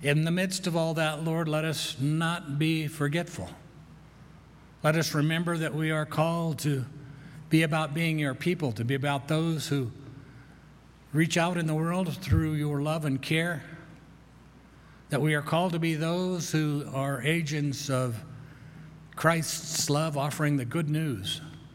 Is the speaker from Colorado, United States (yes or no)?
yes; Colorado, United States; as you know, I was born and raised on the Western Slope. That's what it's called over there on the other side of the mountains